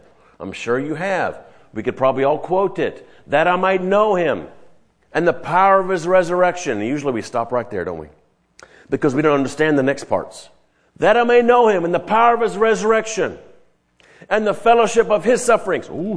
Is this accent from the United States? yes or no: yes; Louisiana, United States; and I'm from Louisiana, we can go to New Orleans